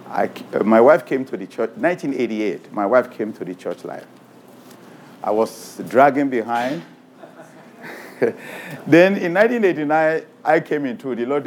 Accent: Nigeria; moved away; You know, when I came from Nigeria in 1985, it was so interesting. I was Anglican.

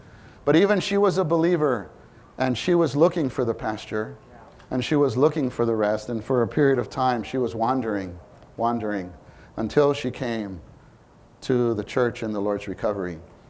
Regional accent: Brooklyn, New York, United States; also born or lived in Southern California; I was born and raised in Brooklyn. I was raised in this city. For all my years, my whole life has been here, except for a brief 2.5-year period where I was in Southern California.

